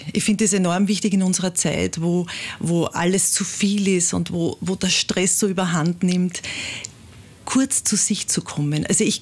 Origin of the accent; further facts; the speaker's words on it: Traisen, Lower Austria, Austria; Also ich bin im Bezirk Lilienfeld aufgewachsen, in Traisen. Ich bin also auf einem Bauernhof am Berg aufgewachsen mit vielen Geschwistern, also mit 6 Geschwistern.